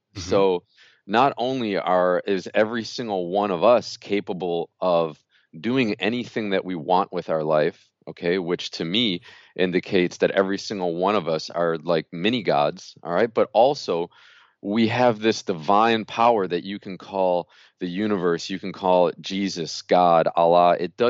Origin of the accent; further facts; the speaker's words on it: New York, United States; And I'm from New York.